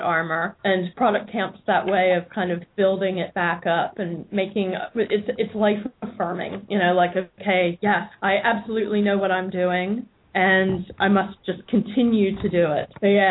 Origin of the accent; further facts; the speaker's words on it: United States; now in Australia; But for me, since I'm from the States, I was seeing all these product camps happening over there and was really jealous.